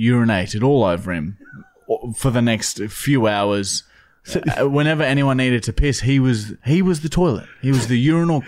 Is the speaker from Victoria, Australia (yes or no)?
no; Toowoomba, Queensland, Australia; now in Brisbane, Australia; Anyway, so I moved from Toowoomba to Brisbane